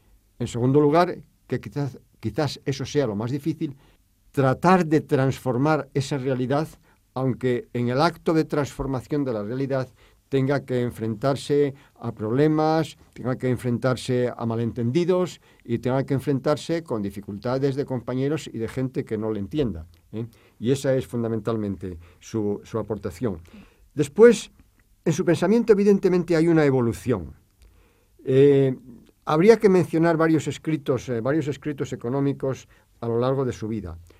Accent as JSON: {"language": "Spanish", "town": "Gijón", "region": "Asturias", "country": "Spain", "tie": "born or raised there", "said": "nací en Gijón. Y nací precisamente y viví, porque en la plaza donde está su estatua"}